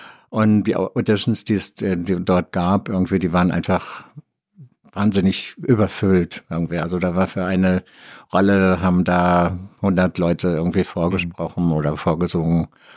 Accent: Bielefeld, North Rhine-Westphalia, Germany; moved away; von Bielefeld, wo ich groß geworden bin

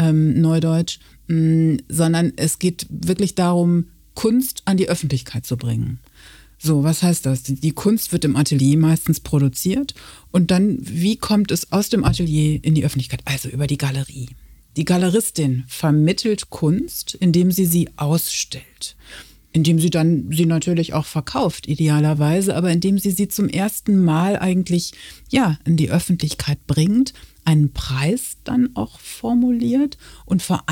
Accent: Münster, North Rhine-Westphalia, Germany; now in Cologne, Germany; Genau, ich komme aus Westfalen. Ich komme aus Münster und fühle mich trotzdem sehr wohl hier im Rheinland und in Köln.

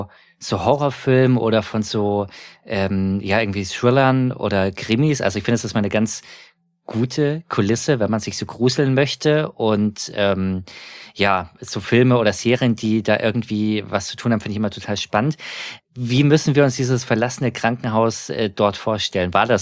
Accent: Germany; Das ist jetzt natürlich etwas, wo ich als Deutscher, der weiß, es gibt in jedem Betrieb einen Strahlenschutzbeauftragten

